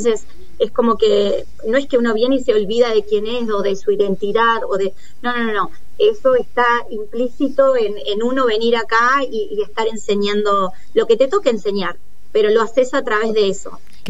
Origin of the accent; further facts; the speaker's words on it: Neuquén, Argentina; born there; moved away; La verdad que para mí me recuerda muchísimo a Neuquén, donde yo nací.